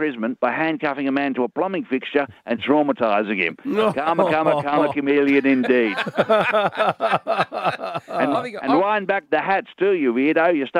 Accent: Sydney, New South Wales, Australia; born there; I was born in Sydney, but my mum's from Holland and my dad's from the Netherlands.

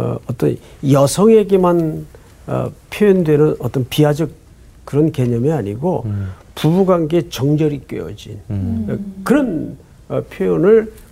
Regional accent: South Korea; born there; 나는 어쩌다 대한민국에서 태어나가지고

